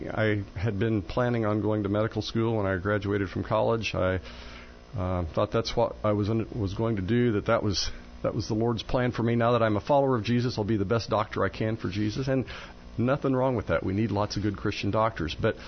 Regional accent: Newman, Illinois, United States; Yeah, I grew up down in Newman, Illinois.

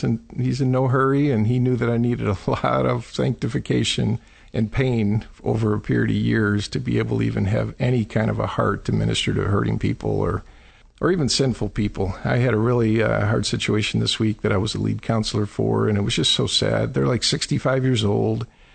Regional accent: Chicago, Illinois, United States; also born or lived in Peoria; so I grew up in Chicago, grew up in a church that was very much focused on works and what I needed to do. Moved to Peoria

